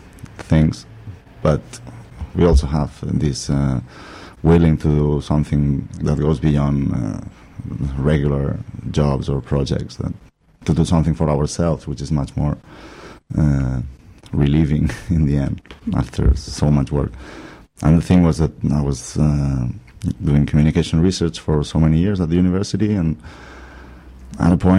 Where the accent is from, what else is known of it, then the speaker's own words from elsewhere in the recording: Barcelona, Catalonia, Spain; I'm from Barcelona.